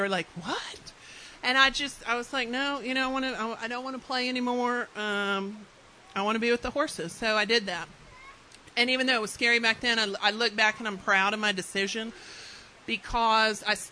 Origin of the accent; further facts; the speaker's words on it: Midland, Texas, United States; I'm from West Texas. I'm from Midland. Does anybody know Midland?